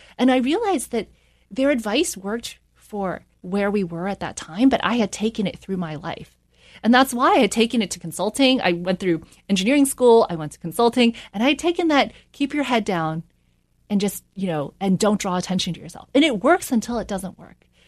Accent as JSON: {"language": "English", "region": "New York", "country": "United States", "tie": "born there", "said": "And the thing is, I was born in New York. So I said, I should go back to New York."}